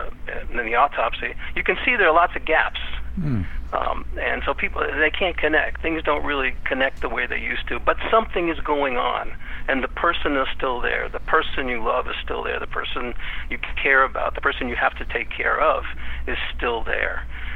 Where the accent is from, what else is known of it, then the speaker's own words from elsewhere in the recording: Brooklyn, New York, United States; Well, we grew up in Brooklyn, and in the 50s and 60s, my dad was a small-time hustler and con man and compulsive gambler and bookmaker